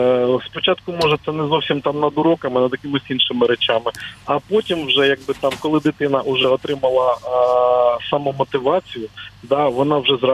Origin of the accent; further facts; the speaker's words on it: Oleksandriia, Kirovohrad Oblast, Ukraine; в моєму рідному місті Олександрія Кіровоградської області